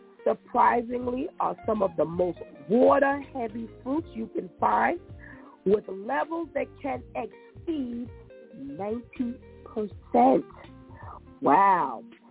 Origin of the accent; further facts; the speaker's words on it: New York City, New York, United States; I am a Bronxite. Now, let me help you with something here. I grew up in the Bronx, and I know the Bronx.